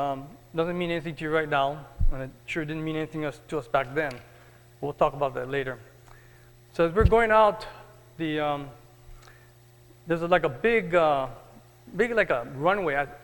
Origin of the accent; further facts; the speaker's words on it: Hawaii, United States; also born or lived in California; Growing up in Hawaii with all the water around us, we just loved the ocean.